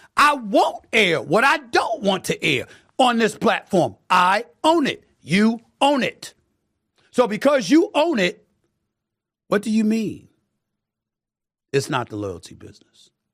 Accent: Hollis, New York, United States; I didn't see anybody get shot and killed when I was growing up in Hollis, Queens in the 70s and 80s.

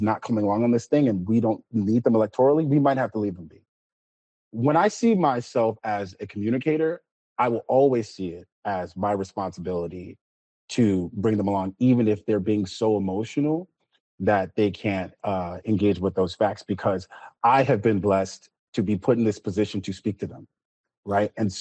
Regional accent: Chicago, Illinois, United States; I grew up in Chicago, and none but Democrats here, right?

